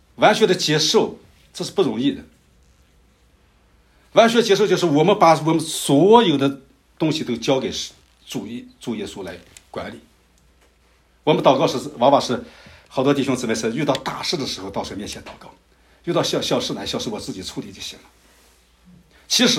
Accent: China; 我相信大部分人，特别我们中国人，相信有灵魂

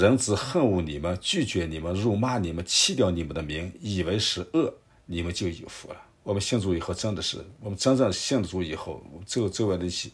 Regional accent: China; 那么我们中国人跟这个日本人的关系

